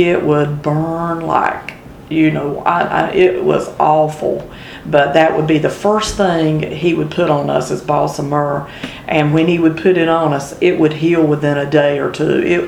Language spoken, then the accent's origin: English; Black Creek, North Carolina, United States; I grew up in, the first county was Wilson County in Black Creek. That was where I originally was from.